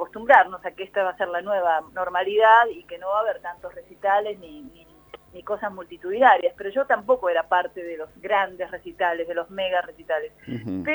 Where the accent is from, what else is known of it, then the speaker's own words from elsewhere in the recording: Argentina; también soy una música argentina remadora